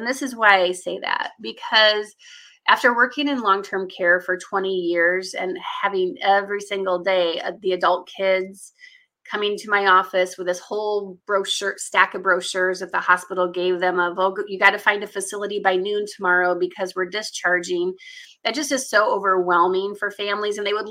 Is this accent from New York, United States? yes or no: no; Iowa, United States; So I'm actually from Iowa, and so I'm 52